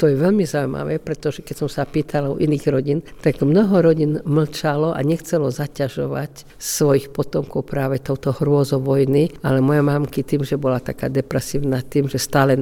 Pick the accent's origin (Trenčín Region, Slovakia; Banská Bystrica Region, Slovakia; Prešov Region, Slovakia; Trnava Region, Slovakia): Prešov Region, Slovakia; Kežmarok; born there; moved away as an adult; now in Košice, Slovakia; Áno, narodila som sa v Kežmarku, moji rodičia boli Kežmarčania a do Košic som prišla až po ukončení univerzity a odvtedy som tu v Košiciach